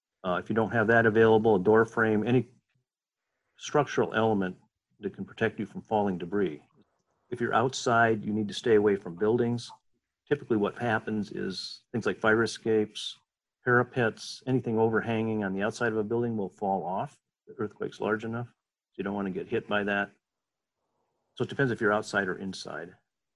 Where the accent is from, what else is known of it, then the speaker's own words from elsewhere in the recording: California, United States; I grew up in California, so we had earthquakes out there.